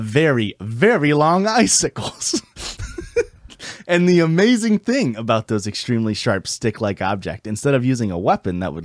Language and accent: English; Canada; I'm Canadian